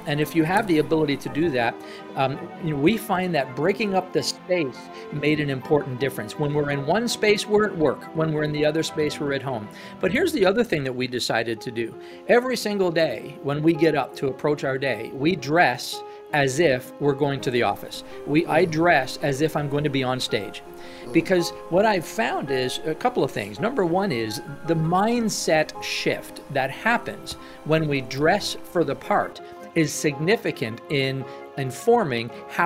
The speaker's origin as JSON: {"language": "English", "town": "Ottawa", "region": "Ontario", "country": "Canada", "said": "I'm from Ottawa, Canada. Ottawa is Canada's capital, and it's cold here most of the year."}